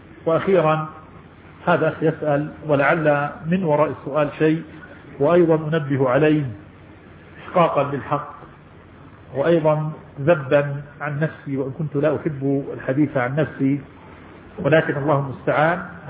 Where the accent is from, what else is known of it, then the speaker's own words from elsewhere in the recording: Jordan; الانتقال من بلادنا الأردن